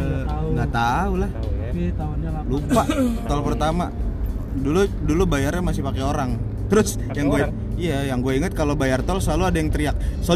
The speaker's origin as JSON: {"language": "Indonesian", "region": "Jakarta", "country": "Indonesia", "tie": "born or raised there", "said": "Dari kecil, dari sebelum lagi dibikinnya juga di Jakarta."}